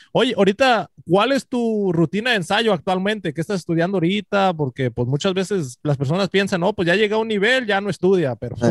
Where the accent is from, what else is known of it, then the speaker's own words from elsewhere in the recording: Mexico; Y pues nosotros también, pues los mexicanos, pues también tenemos lo de nosotros.